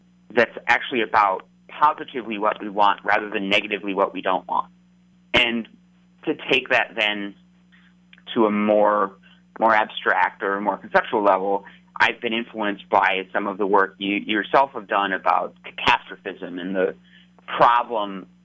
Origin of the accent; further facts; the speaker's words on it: United States; certainly as an American, the histories of colonization and genocide.